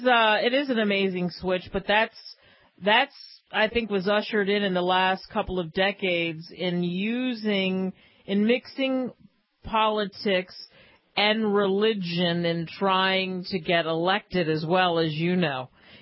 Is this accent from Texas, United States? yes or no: no; New Jersey, United States; Campbell's Soup, just a stone's throw away from where I grew up in New Jersey, it's the world's biggest soup maker